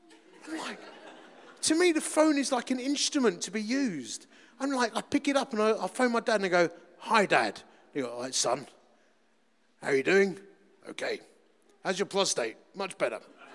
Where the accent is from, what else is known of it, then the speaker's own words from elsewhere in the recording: Romford, London, United Kingdom; And at the end of it, we said goodbye, and I come from Romford.